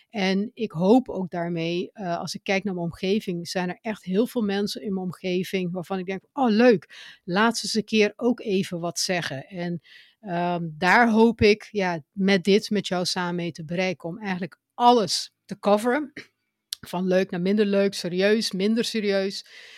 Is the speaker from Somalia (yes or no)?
no; Curaçao; also born or lived in Netherlands; Nou, we komen al twee uit Curaçao. We hebben alle twee ook in Nederland gewoond, ook elders gewoond.